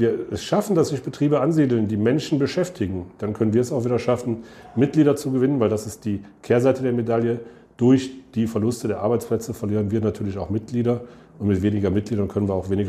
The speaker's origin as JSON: {"language": "German", "town": "Krefeld", "region": "North Rhine-Westphalia", "country": "Germany", "said": "also ich komme aus Krefeld und in Krefeld ist der 1. Mai ein schönes Volksfest"}